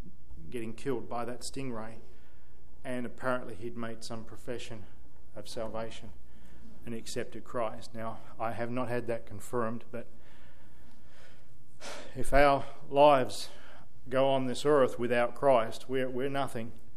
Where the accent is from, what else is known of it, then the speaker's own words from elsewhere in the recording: Australia; now in United States; I know as an Australian how much Americans loved watching Steve Irwin on television over here.